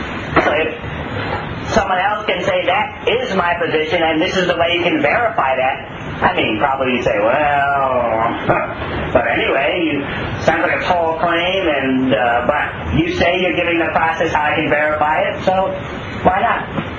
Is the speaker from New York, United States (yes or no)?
yes; New York, United States; let's go back to the New York example. I'm from New York.